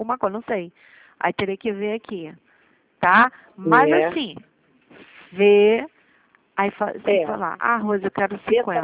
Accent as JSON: {"language": "Portuguese", "region": "Rio de Janeiro", "country": "Brazil", "said": "Eu sou aqui de Vista Alegre, perto de Vila da Penha."}